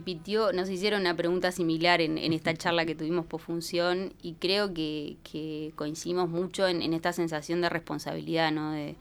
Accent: San José, Uruguay; Yo soy de San José

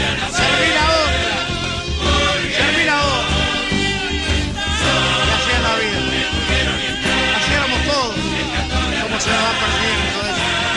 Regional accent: Uruguay; el murguero oriental.

